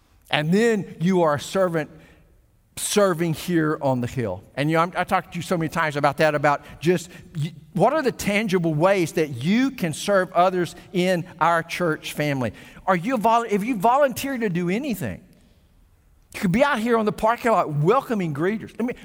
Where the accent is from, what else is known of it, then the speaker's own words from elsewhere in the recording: Arkansas, United States; now in Texas, United States; I was born and raised in Arkansas, and I am a Texan to the core today.